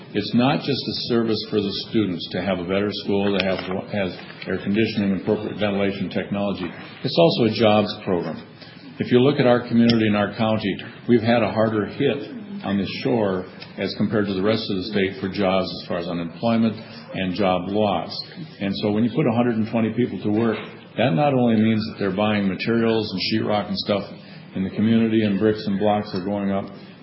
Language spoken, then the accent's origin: English; Minnesota, United States; From Minnesota, and I was in International Falls, Minnesota for 6 years.